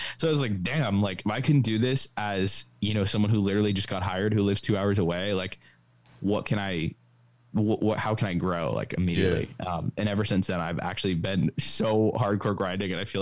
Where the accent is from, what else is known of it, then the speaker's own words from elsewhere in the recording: Walpole, Massachusetts, United States; I would say I'm from Walpole, Massachusetts, which is like obviously a suburb near Gillette Stadium. But yeah, I'm about to actually move back into the city in September.